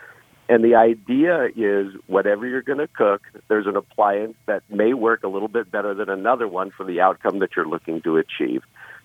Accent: Santa Maria, California, United States; Well, I grew up in Santa Maria, which is kind of considered the home of tri-tip cooking in the United States.

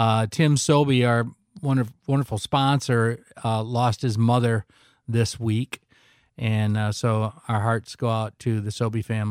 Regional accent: Reed City, Michigan, United States; I catered my friend's son's wedding up in my hometown of Reed City.

